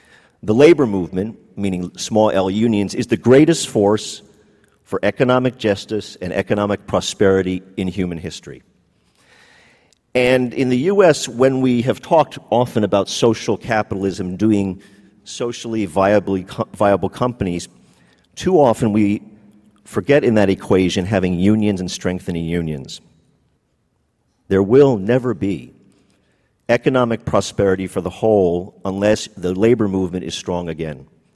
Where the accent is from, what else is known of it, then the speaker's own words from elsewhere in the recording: New York, United States; I'm going to be generally using my hand movements like this as a New Yorker